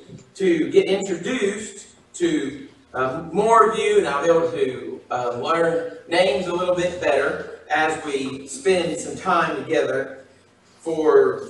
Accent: Illinois, United States; some friends that I grew up with in Illinois, they live over in the Madisonville area

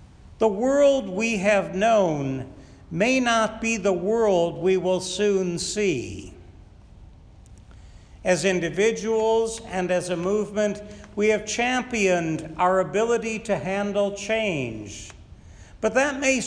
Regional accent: Chicago, Illinois, United States; When I was growing up in Chicagoland, we had some pretty bad snowstorms, cold periods, lots of thunderstorms, some hot summer days, and a few tornado warnings each year.

